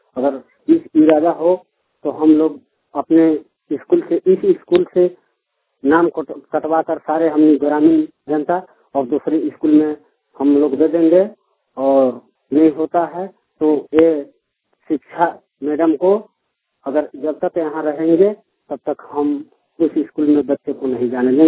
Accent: Garhwa, Jharkhand, India; कैद, ग्राम रेजो टोला दुनुखा, पोस्ट बाना जिला गढ़वा के निवासी हूँ।

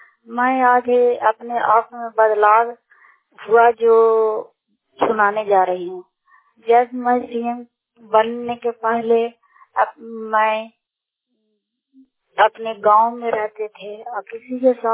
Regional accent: Madhopur, Bihar, India; मैं माधोपुर गांव माधोपुर पंचायत चंडी प्रखंड जिला नालंदा बिहार राज्य के निवासी हूँ।

